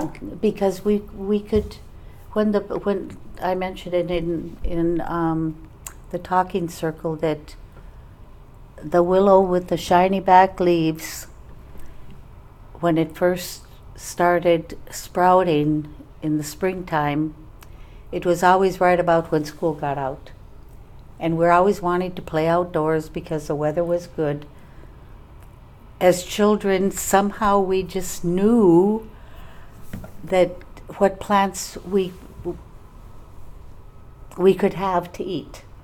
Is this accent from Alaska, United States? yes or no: yes; Bethel, Alaska, United States; born or raised there